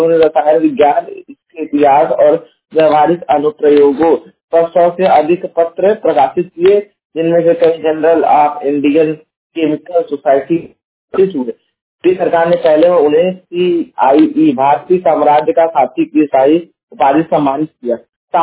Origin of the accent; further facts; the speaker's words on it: Jaunpur, Uttar Pradesh, India; मैं उत्तर प्रदेश के जौनपुर जिले का निवासी हूँ।